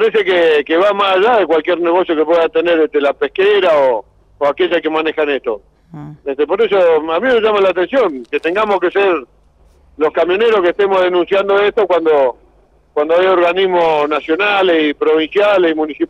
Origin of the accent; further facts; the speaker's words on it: Comodoro Rivadavia, Chubut, Argentina; nosotros somos de Comodoro.